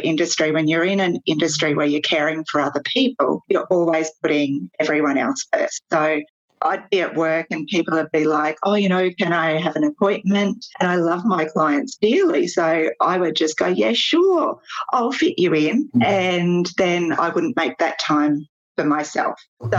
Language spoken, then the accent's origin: English; Toowoomba, Queensland, Australia; I'm from Toowoomba and I have three beautiful boys. I'm 45, turning 46 this year